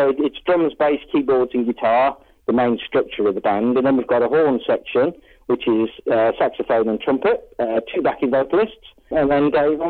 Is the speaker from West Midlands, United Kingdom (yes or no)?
yes; Bridgnorth, West Midlands, United Kingdom; Because Bridgenorth's my hometown. That's where I came from. Went to school in Bridgenorth.